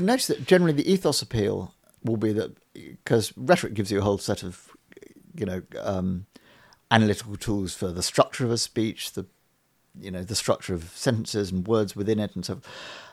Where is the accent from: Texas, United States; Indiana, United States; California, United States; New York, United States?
Texas, United States; also born or lived in Connecticut; a Texan, but my mother just happened to give birth to me in Connecticut, but really spiritually I'm from Texas.